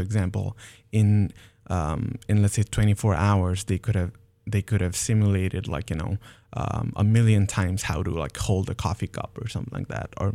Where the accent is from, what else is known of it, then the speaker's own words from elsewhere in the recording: Nepal; so when I was back in Nepal, I'm originally from Nepal.